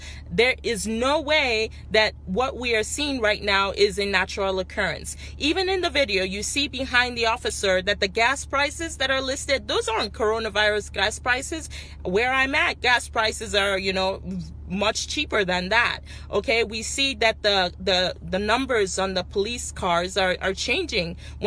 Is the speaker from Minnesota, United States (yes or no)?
yes; Minneapolis, Minnesota, United States; I was born in Minneapolis. The hospital where George Floyd supposedly took his last breath is where I took my first breath, so I'm very concerned about what's happening right now in my home state.